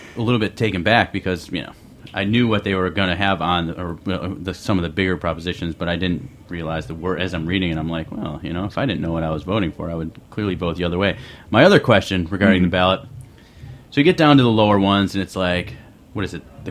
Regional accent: Buffalo, New York, United States; I'm from Buffalo.

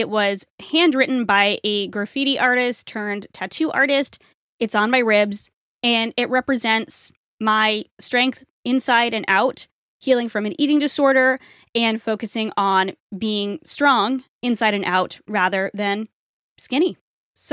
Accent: New England, United States; I'm from New England, and I have said you guys my entire life.

